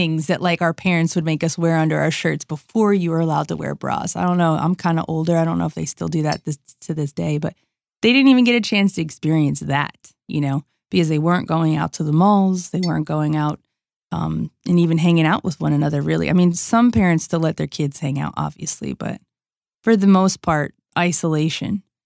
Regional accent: Trenton, New Jersey, United States; I moved from Trenton, New Jersey, okay, where you really don't want your kid outside playing in the street. Like, I grew up playing in those streets

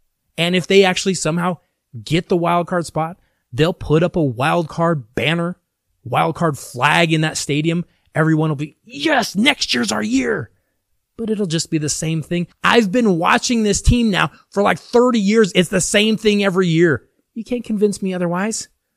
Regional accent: Colorado, United States; I got to give a pretender to my hometown team, the Colorado Rockies.

